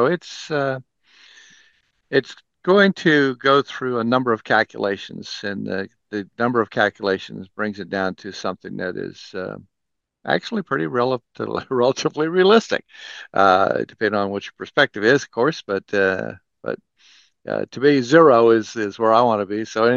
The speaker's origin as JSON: {"language": "English", "region": "Kansas", "country": "United States", "said": "You know, I'm originally from Kansas"}